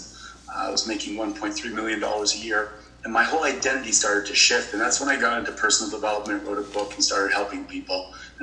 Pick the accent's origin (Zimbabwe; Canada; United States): Canada; I'm Canadian, so I'll give you a Canadian hockey metaphor.